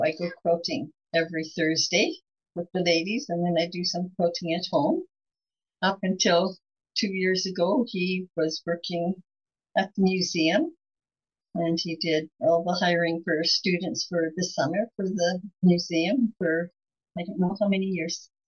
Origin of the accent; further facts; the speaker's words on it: Calgary, Alberta, Canada; I grew up in Calgary, and the center part of Calgary is in a valley.